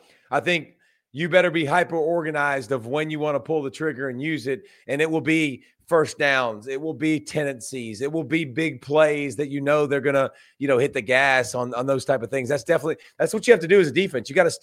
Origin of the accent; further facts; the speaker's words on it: Georgia, United States; So we watched as a Falcons fan because we're from Georgia